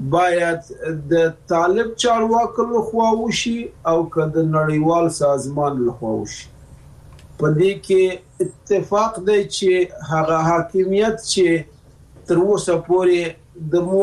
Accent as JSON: {"language": "Pashto", "country": "Afghanistan", "said": "دا سوال متاسفانه مونږ افغانان یو سلسله تاریخي مسائل"}